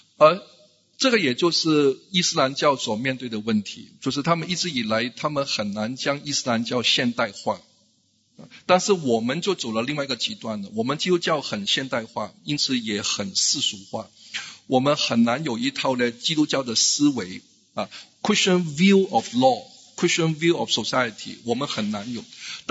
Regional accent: Singapore; 我们都是新加坡人

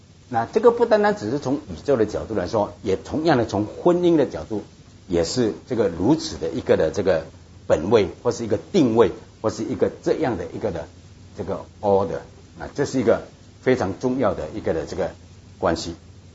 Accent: China; 我告诉你我们中国人重男轻女

